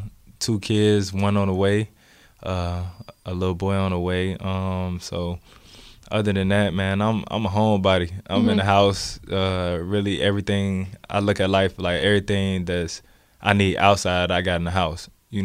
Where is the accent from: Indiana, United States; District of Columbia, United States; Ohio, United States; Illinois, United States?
Indiana, United States; Gary; Gary is a tough place to grow up.